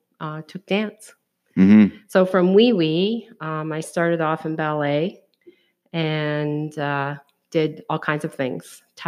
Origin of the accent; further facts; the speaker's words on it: Peterborough, Ontario, Canada; I was born in Peterborough, just on the outskirts of Peterborough. Spent my public school years in various rural schools around the city, and ended up at Thomas A. Stewart for my high school years.